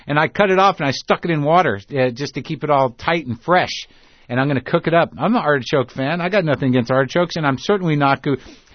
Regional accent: New Mexico, United States; we had relatives when I was growing up in New Mexico.

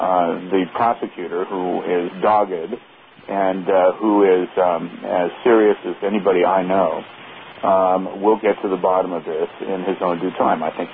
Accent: United States; Well, I say this as an American more than as a partisan

